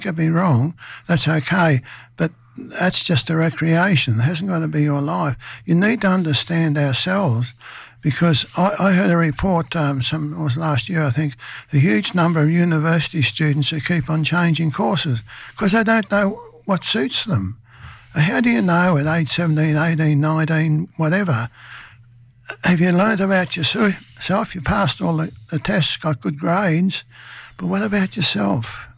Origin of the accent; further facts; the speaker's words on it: Young, New South Wales, Australia; born there; Because I come from a family of seven. I was born in Young. And we lived on a farm way out west in the middle of nowhere. I was about six and a half when we left the country.